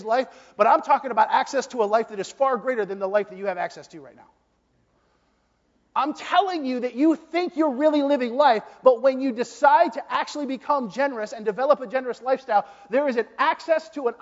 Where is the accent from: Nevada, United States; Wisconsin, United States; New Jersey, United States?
New Jersey, United States; When I came out here from New Jersey, Philadelphia area, one of my favorite foods was cheesesteaks.